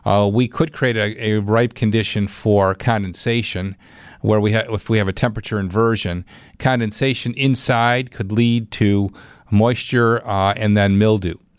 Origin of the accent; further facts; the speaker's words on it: Clarence, New York, United States; Let's go to Clarence. That's my hometown.